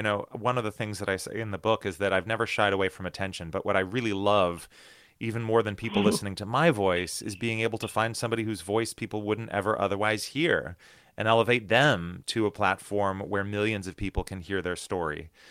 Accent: United States; born or raised there

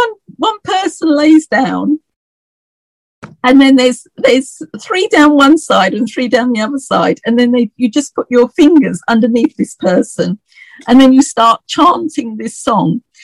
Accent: Broomfield, East of England, United Kingdom; And I mean, when I grew up, we, you know, where I was born in Broomfield, I mean, we still had like tin baths

